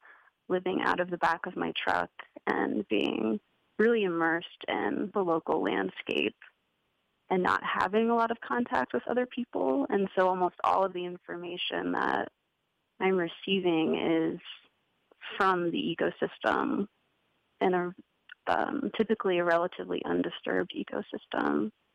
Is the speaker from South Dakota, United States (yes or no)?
yes; South Dakota, United States; I think growing up in the Black Hills, I was so used to organizing my life around nature.